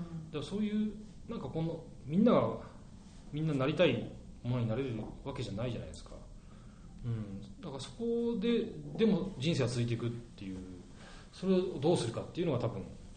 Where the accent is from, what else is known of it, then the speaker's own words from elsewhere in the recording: Saitama, Japan; 自分がその埼玉県の田舎出身なんですけど、